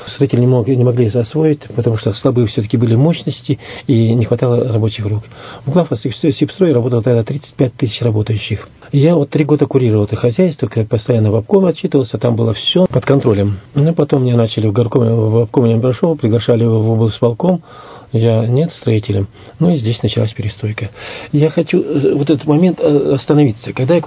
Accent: Zhlobina, Irkutsk Oblast, Russia; я из Аларского района, деревня Жлобина, настолько смотреть на свою бедную деревню стало

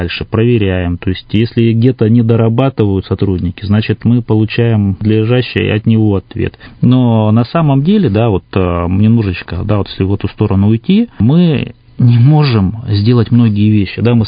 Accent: Irkutsk, Irkutsk Oblast, Russia; also born or lived in Bratsk; Я считаю, что таки Иркутск уже родным городом, да, несмотря на то, что я там родился в Братске, но большую часть, по крайней мере, всю свою сознательную жизнь, да, я ее прожил здесь, там как бы здесь на сегодняшний день, там, да, мои там дети живут и растут.

